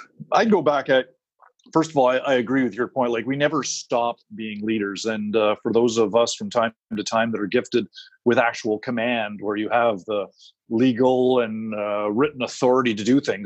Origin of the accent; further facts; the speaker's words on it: Canada; And that was my job in NATO, both as a Canadian and then as a NATO officer